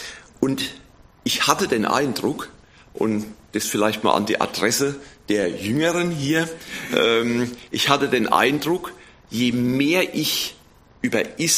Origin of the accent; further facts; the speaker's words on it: Neustadt, Rhineland-Palatinate, Germany; Und Neustadt, wo ich herkomme, hat ja eine besonders unrühmliche Rolle gespielt im Dritten Reich.